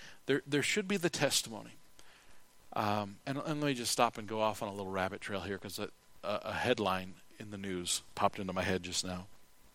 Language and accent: English; United States; But the main reason is not because I'm an American who loves the Bill of Rights.